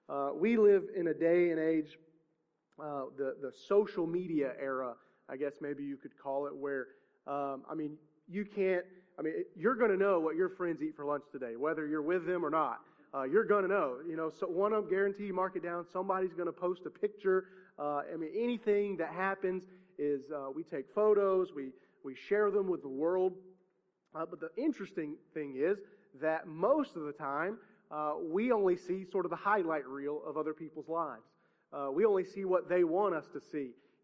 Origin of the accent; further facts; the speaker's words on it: the South, United States; growing up in the South feels good to us